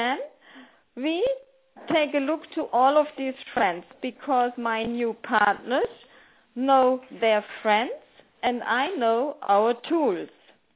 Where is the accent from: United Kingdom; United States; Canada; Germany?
Germany; now in Mallorca, Spain; It's my birthday today. I'm from Germany, but I live quite a few years already on Mallorca.